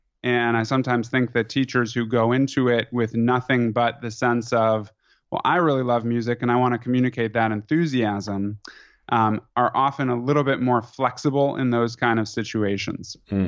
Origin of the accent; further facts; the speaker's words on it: Louisville, Kentucky, United States; also born or lived in Chicago; I'm originally from the Midwest, a town called Louisville, Kentucky, which is most famous for Muhammad Ali and for the Kentucky Derby. But I was born in Chicago and had some roots there.